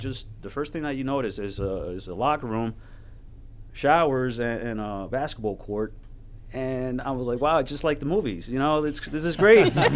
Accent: Colombia; now in United States; when I first came to this country, I'm from Colombia

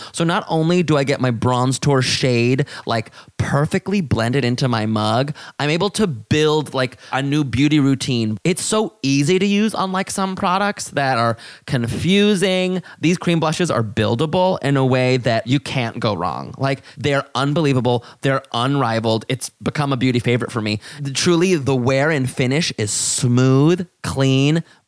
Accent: East of England, United Kingdom; now in Winchester, United Kingdom; We came all the way from Essex and now we're here in Winchester, yeah?

